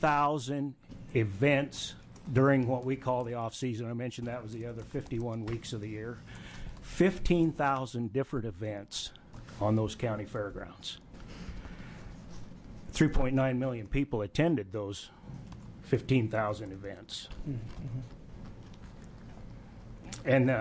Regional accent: Oregon, United States; Where I come from in Eastern Oregon, people ask me, where are you from? And I say, well, I'm from the part of Oregon that has no earthquakes, tornadoes, or hurricanes.

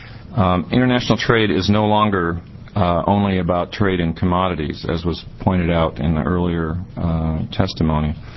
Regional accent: Portland, Oregon, United States; I'm from Portland, Oregon.

